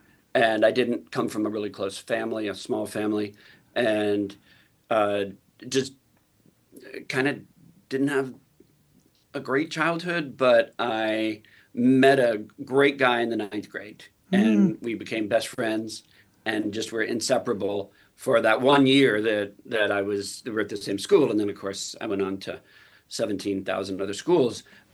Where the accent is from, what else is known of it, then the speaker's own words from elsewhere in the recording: Lubbock, Texas, United States; born there; I was born in Lubbock, Texas. If you freeze the birth certificate in the final episode of Boots, that's Lubbock, Texas.